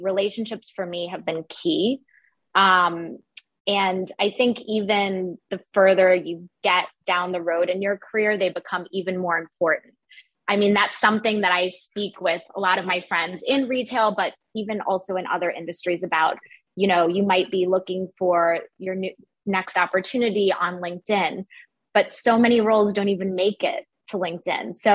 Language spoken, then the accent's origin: English; Midwest, United States; now in New York City, United States; So I grew up in the Midwest. I know that you're also located in the Midwest and went to school there. And then I moved to New York City for a very exciting job in finance, but in retail.